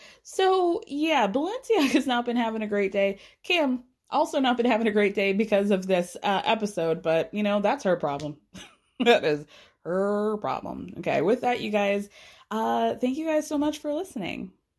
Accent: Atlanta, Georgia, United States; as you guys know, I grew up in Atlanta

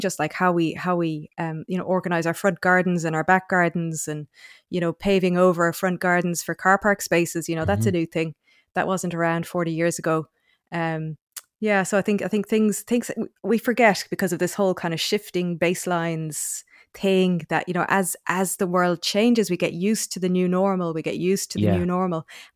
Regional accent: Munster, Ireland; moved away as an adult; also born or lived in United Kingdom / Australia; I went to the UK to do my undergraduate first. I mean, I grew up in North Cork

